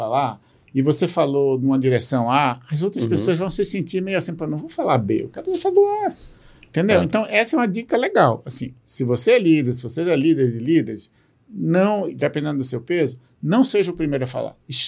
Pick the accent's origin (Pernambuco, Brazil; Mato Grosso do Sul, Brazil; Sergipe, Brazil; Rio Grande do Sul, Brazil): Pernambuco, Brazil; eu sou pernambucano, tenho raízes, gosto disso.